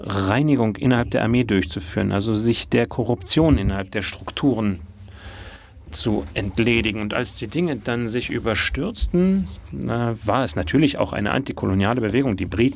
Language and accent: German; Egypt; Das heißt, als Ägypter Ägypten zu regieren, das war der Augenblick, in dem auch uns eine Stimme gegeben wurde.